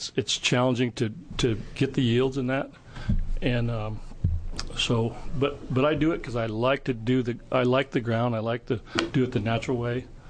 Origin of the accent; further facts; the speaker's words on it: Klamath Falls, Oregon, United States; I'm a grower from Klamath Falls, Oregon, third-generation potato farmer from Klamath Falls, Oregon.